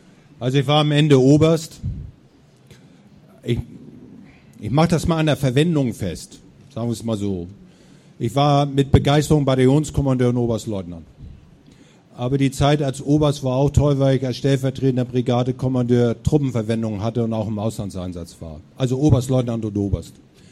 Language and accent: German; Hamburg, Germany; Na gut, also ich bin Hamburger und so, wenn Sie so wollen, ja